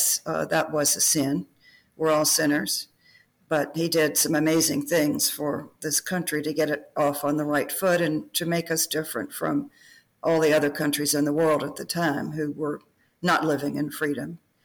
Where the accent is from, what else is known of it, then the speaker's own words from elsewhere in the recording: Virginia, United States; Well, I grew up in Virginia.